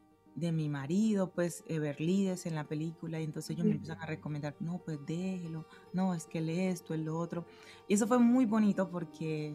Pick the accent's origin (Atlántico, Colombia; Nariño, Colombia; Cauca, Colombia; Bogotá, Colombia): Cauca, Colombia; Yo soy del departamento del Cauca, no del departamento de Chocó. Entonces era un reto, ¿no? Era, sí, soy del Pacífico, pero tenemos diferencias en la idiosincrasia, un poco con las regiones